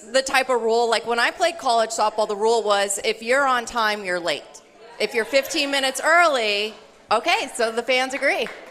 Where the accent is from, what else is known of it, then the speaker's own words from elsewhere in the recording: Aurora, Colorado, United States; I love that you call it Aurora, my hometown, not like Denver.